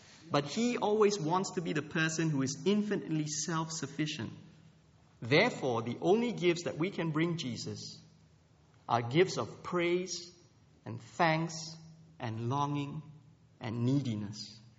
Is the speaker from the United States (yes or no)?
no; Australia; I mean, I grew up in Australia